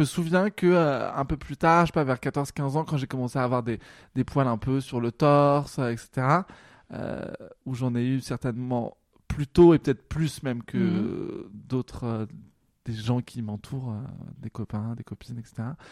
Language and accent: French; Paris, Île-de-France, France; Après, j'ai grandi à Paris.